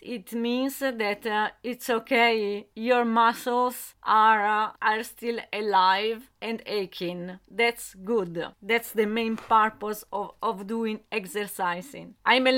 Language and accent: English; Italy; English is a second language; now in France; I'm 45. I'm originally from Italy and I live now in France.